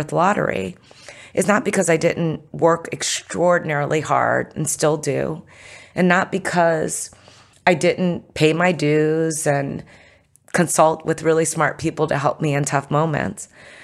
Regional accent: United States; born there; Then I was born in America.

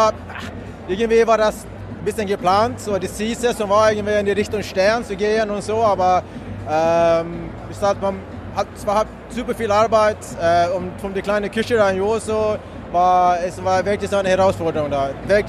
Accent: Sweden; German is a second language; ich bin aufgewachsen in Schweden, ich bin adoptiert von Südkorea

